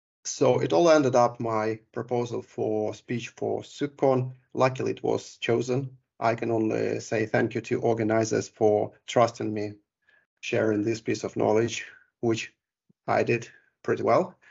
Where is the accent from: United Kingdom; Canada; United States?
United Kingdom; the United Kingdom where I did a transit through, which is my home country